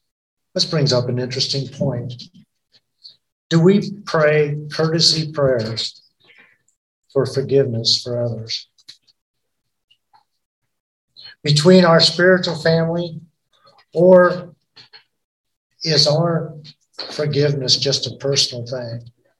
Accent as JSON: {"language": "English", "region": "Nebraska", "country": "United States", "said": "Now, one thing I will say, I'm not from the South. I'm from Nebraska."}